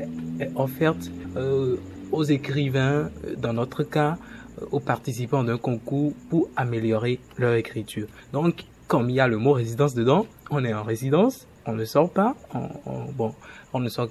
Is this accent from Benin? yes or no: yes; Cotonou, Littoral, Benin; Bon, moi, je viens de Cotonou.